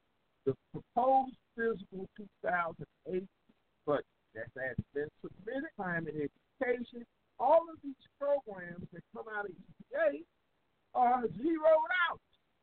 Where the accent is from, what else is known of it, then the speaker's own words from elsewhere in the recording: South Carolina, United States; And when I'm from South Carolina